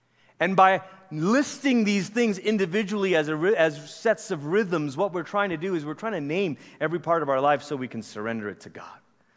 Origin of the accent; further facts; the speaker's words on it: Malaysia; moved away as an adult; Malaysia's where I'm from. I grew up there. We lived in Oregon for 3 years in my middle school years, went back to Malaysia, and I finished out my high school years, and then I came to a college from Malaysia. And this was, you know, 1996